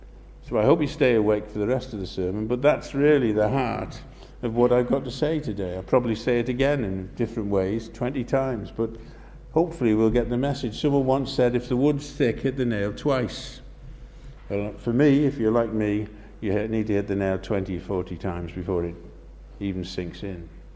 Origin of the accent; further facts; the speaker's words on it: Connah's Quay, Wales, United Kingdom; I come from Connors Quay in North Wales.